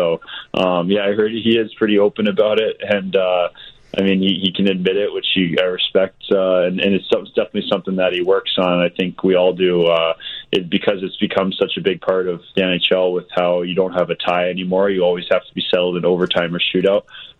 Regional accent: Boston, Massachusetts, United States; my life's all been in the U.S., so I'm definitely an American. I was raised, born in Boston, then moved to Florida, then Atlanta, then Columbus for a majority of it, so definitely been around.

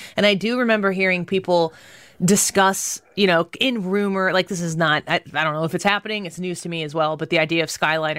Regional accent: St. Louis, Missouri, United States; We're from St. Louis, Missouri.

